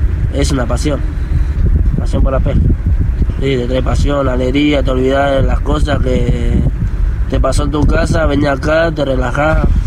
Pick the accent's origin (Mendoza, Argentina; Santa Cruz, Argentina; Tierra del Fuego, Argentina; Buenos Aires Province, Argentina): Buenos Aires Province, Argentina; La Matanza; de La Matanza